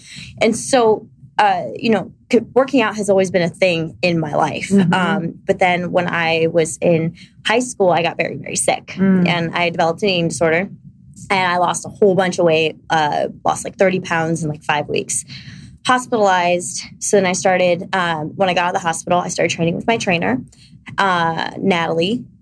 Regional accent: Ohio, United States

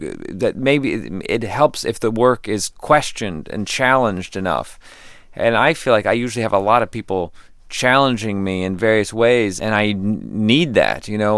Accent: Texas, United States; Owen Wilson and I have a very similar background, and we're from Texas, and we've known each other since we were teenagers.

